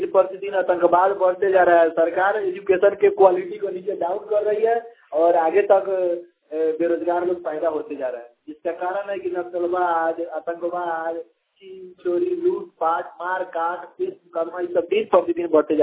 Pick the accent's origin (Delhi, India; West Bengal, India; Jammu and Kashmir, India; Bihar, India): Bihar, India; Kotwa; ग्राम हेमन छपरा, थाना कोटवा, पोस्ट बहरवा कला, जिला पूर्वी चंपारण, प्रखंड कोटवा का निवासी हूँ।